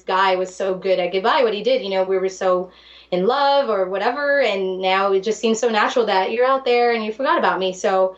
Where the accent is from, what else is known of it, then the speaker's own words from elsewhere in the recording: Texas, United States; I grew up here in South Texas where people love to dance, so my music is very danceable